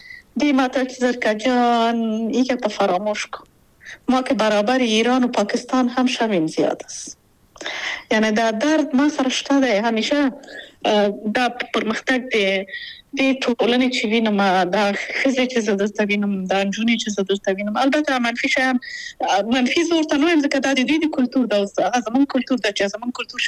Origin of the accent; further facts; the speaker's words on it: Afghanistan; moved away as an adult; now in Austria; دا هغه وجداني مسولیت دی او دا غاړي کړه چې ما بیرته افغانستان ته بیایي او هغه نه پریږي هغه اړیکه شته